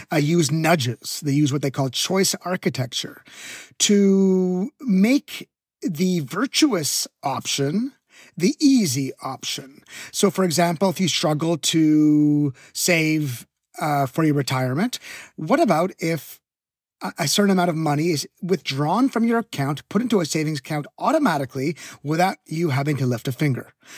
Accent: Canada; So I'm born and raised in Canada, and I grew up with a commercial for a life insurance product

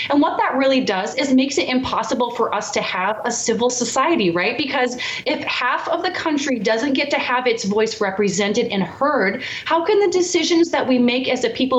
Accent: United States; as an American, you know, and a Christian, it really is actually deeply offensive to be called a racist

